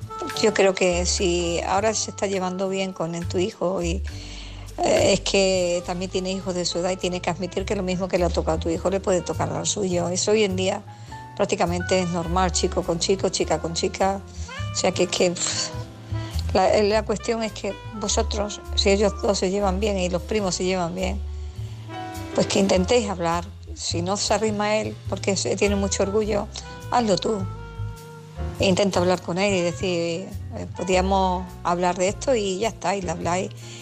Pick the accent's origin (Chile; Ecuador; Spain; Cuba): Spain; Badajoz, Extremadura; de Badajoz.